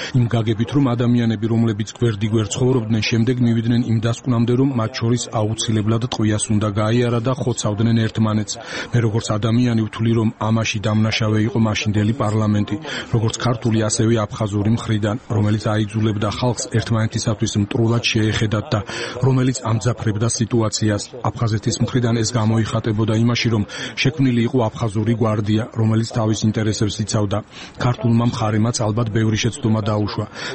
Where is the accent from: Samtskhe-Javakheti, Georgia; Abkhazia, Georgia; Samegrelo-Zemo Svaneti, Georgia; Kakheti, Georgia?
Abkhazia, Georgia; Sukhumi; დავიბადე ქალაქ სოხუმში. სოხუმშივე გავიზარდე, დავამთავრე მე-6 საშუალო სკოლა, აგაკი წერეთლის სახელობის ქართული საშუალო სკოლა.